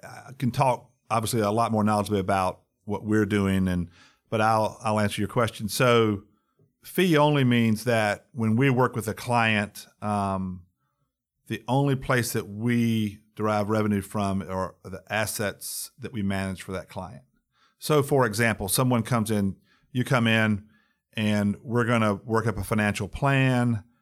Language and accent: English; North Carolina, United States; I grew up in North Carolina, and the size was then back in the 70s, but it was probably in the 20th largest, somewhere in that range.